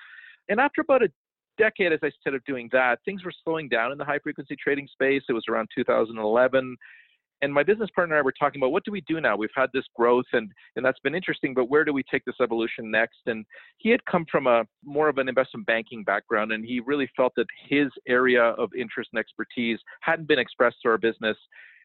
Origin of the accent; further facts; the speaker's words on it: Toronto, Ontario, Canada; And I grew up in Toronto and other parts of Southern Ontario.